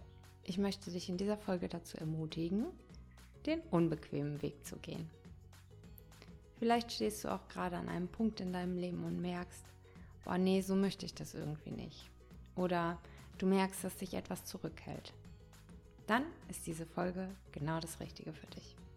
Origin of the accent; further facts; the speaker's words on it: North Rhine-Westphalia, Germany; born there; now in Hamburg, Germany; Ich bin 43 Jahre und ich lebe und arbeite in Hamburg. Geboren wurde ich in Ostwestfalen.